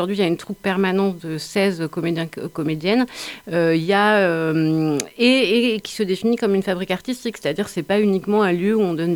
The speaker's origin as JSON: {"language": "French", "region": "East", "country": "France", "said": "je viens de l'Est, mais j'ai aussi un grand attachement aux Cévennes, puisque j'y ai passé tous mes étés."}